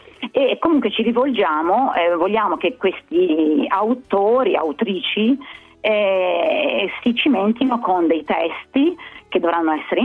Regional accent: Tuscany, Italy; Non dimentichiamoci che noi siamo toscani

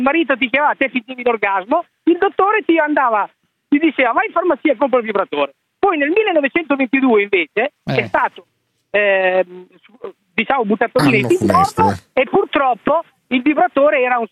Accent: Rimini, Emilia-Romagna, Italy; Poi ragazzi, io sono di Rimini, ogni sera si chiamava una diversa.

